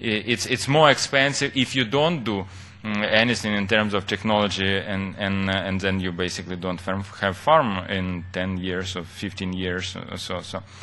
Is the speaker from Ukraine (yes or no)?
yes; Ukraine; English is a second language; I'm originally from Ukraine.